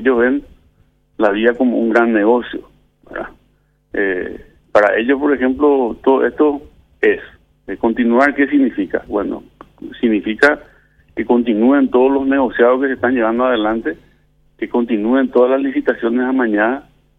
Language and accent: Spanish; Paraguay